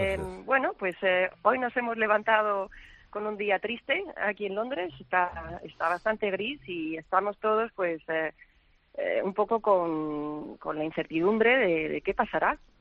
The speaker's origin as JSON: {"language": "Spanish", "country": "Spain", "lives_now": "United Kingdom", "said": "yo soy española"}